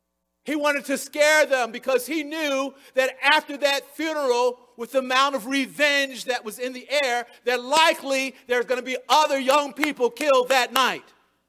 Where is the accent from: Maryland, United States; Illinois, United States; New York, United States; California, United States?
Maryland, United States; Baltimore; I grew up in Baltimore. That was life.